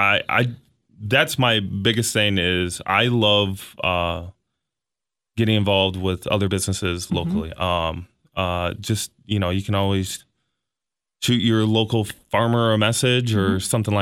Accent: Stevensville, United States; We're from Stevensville, so in that little town, mm-hmm. you can tell that we have all kind of come together

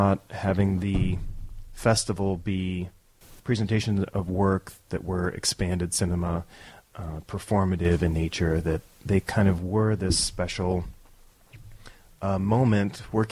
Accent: Downey, California, United States; also born or lived in East Los Angeles; I spent most of my, younger youth in Downey, California.

